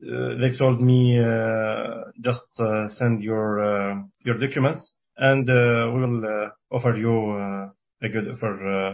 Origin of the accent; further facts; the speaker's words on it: Syria; moved away; I'm from Syria. I came here about two years ago.